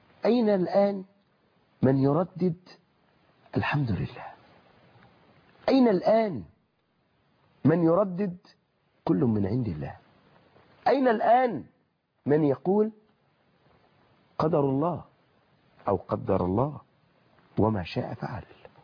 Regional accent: Egypt; accent: Egyptian

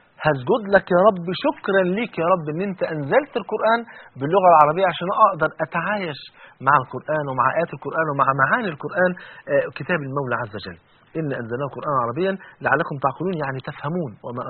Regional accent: Egypt; انا كرجل مصري

